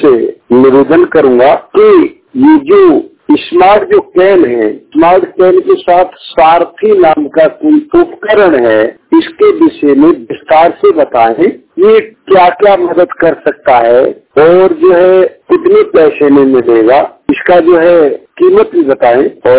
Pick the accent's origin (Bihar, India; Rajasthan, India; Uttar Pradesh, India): Uttar Pradesh, India; Aligarh; और मैं जिला अलीगढ़ का रहने वाला हूँ। 100% दृष्टि बाधित हूँ